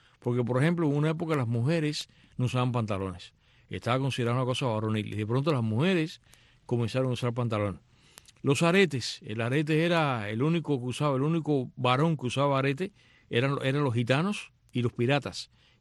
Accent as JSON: {"language": "Spanish", "country": "Cuba", "tie": "born or raised there", "said": "yo soy de los que crecí ya en los años 50, con una Cuba congelada en el pasado, yo crezco ya en medio de tantas privaciones y tantas escaseces"}